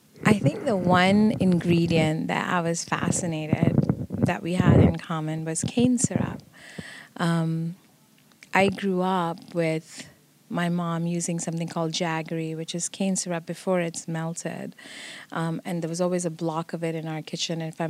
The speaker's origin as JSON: {"language": "English", "region": "Kerala", "country": "India", "tie": "born or raised there", "lives_now": "United States", "said": "I come from the Indian South. I grew up in the southern region of India in a state called Kerala. I've called the American South home for over 20 years now, two decades."}